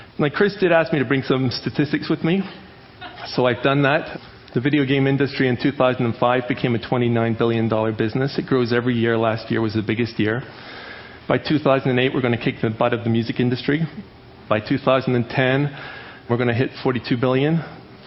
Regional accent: United Kingdom; Because I was from the United Kingdom, they thought the word ninja was a little too mean for children, so they decided to call it hero instead.

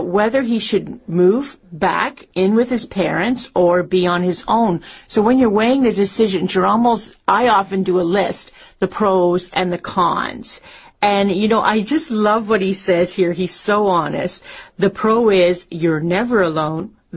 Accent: Canada; In my home country of Canada, there are many millennials returning home after university.

